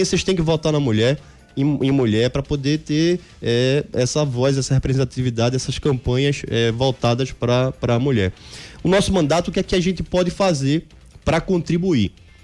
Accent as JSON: {"language": "Portuguese", "town": "Recife", "region": "Pernambuco", "country": "Brazil", "said": "Sou pernambucano."}